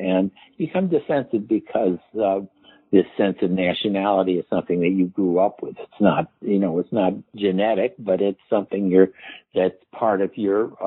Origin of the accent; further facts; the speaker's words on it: Chicago, Illinois, United States; like I'm from Chicago and I root for the Chicago Cubs.